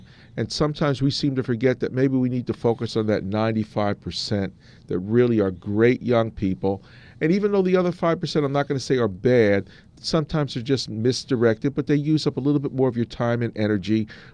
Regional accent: Orange, New Jersey, United States; Well, I was born and raised in Orange, the town right next door. I attended the public schools there. I graduated Orange High School

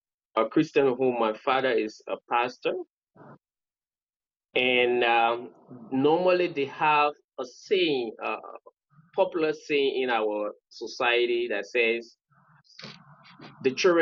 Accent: Bong County, Liberia; Oh, the county I'm from Bong County.

